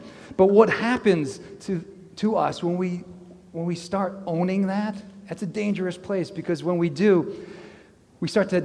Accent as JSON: {"language": "English", "region": "New York", "country": "United States", "tie": "born or raised there", "also_born_or_lived": "Connecticut", "said": "I grew up in New York and Connecticut, then I went out west for college."}